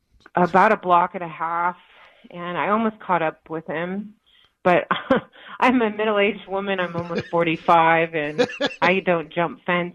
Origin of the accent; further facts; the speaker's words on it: Seattle, Washington, United States; Yes, correct. I was born in Seattle, and yeah, we moved around locally. We lived in Bellevue for a while and moved back, my husband and I, just recently.